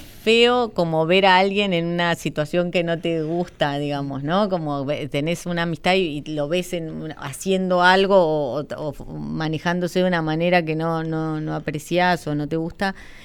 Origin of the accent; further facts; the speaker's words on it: Argentina; era como el argentino que había ido a esa escuela.